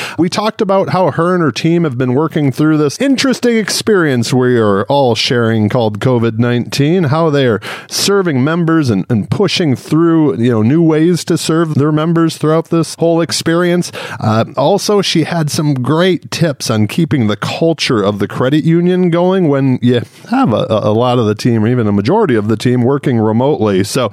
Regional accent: Clawson, Michigan, United States; also born or lived in Royal Oak; But I grew up in Metro Detroit, lived the first 30 years of my life in Clawson and Royal Oak, Michigan.

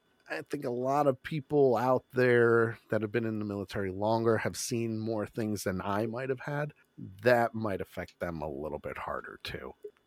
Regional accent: New York, United States; So for me, for someone who was born and raised in New York, when 9/11 hit, that hit me hard. You know, both friends, family, my city got destroyed

